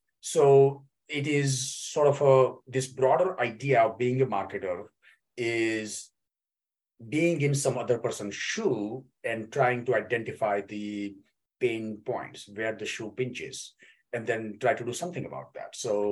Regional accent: India; English is a second language; moved away as an adult; now in United States; And prior to that, I was in India, which happens to be my home country.

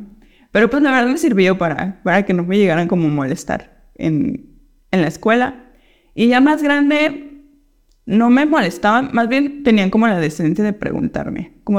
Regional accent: Guadalajara, Jalisco, Mexico; born there; en el hospital donde nací, aquí en Guadalajara

